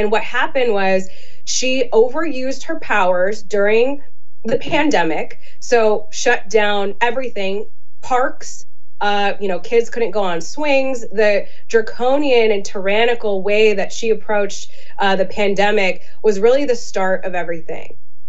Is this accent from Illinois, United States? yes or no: yes; Illinois, United States; But look, we're from Illinois. Vote early, vote often, and the Windy City are our two favorite sayings.